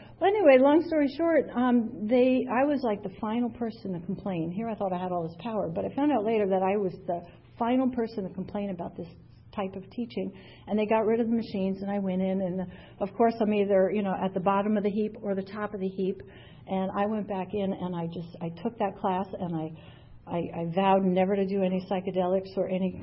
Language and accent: English; Long Island, New York, United States; also born or lived in Canada; Actually, I was born in Canada, raised in Long Island, New York, and I was in this house for 18 years. And my parents sold the house, and they moved to Florida.